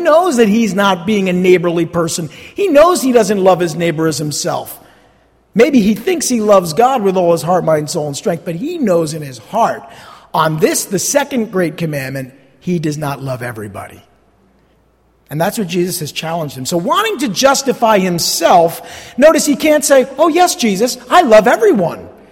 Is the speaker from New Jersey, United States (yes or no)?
yes; Montclair, New Jersey, United States; like when we were growing up in Montclair, if I just said, well, he's not my neighbor.